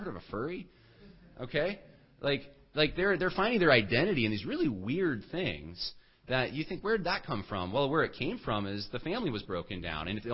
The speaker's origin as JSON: {"language": "English", "region": "New York", "country": "United States", "lives_now": "Virginia, United States", "said": "Well, I remember we moved to Virginia. We come from New York."}